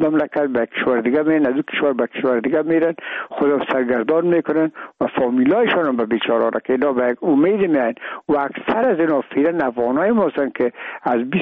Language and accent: Persian; Afghanistan